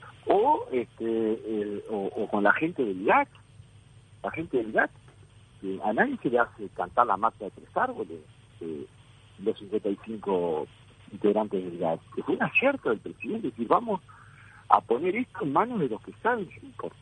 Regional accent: Uruguay; nosotros, como uruguayos

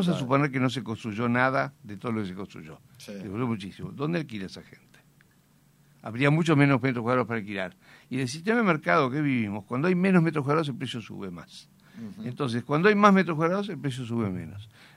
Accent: Uruguay; no significa que no pueda conversar como ciudadano uruguayo

